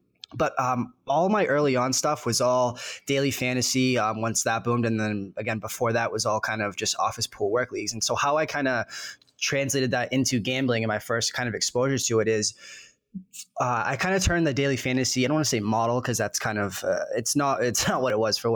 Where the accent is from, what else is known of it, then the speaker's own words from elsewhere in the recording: Boston, Massachusetts, United States; I grew up in Boston. And so I was always a diehard Boston sports fan.